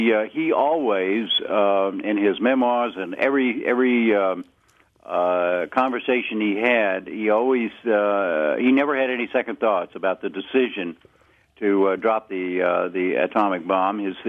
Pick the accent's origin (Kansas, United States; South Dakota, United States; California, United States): Kansas, United States; Well, I've been fascinated with trains since I grew up in Kansas.